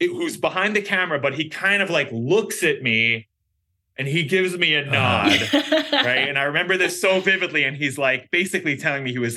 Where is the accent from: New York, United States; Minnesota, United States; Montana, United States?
New York, United States; the Giants are my home team. I'm a New Yorker.